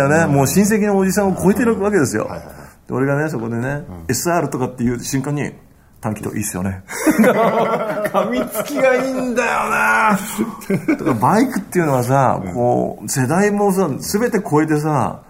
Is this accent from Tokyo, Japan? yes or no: no; Saitama, Japan; 埼玉県の北部じゃないですか、俺生まれも育ちも